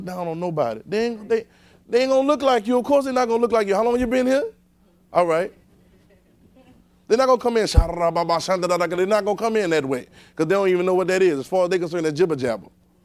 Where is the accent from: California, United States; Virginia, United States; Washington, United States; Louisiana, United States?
Louisiana, United States; Baton Rouge; born there; Because we wasn't born in Israel. I was born in Baton Rouge.